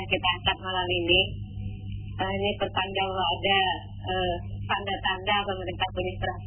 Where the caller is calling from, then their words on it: Padang, West Sumatra, Indonesia; Saya dari … dari Padang.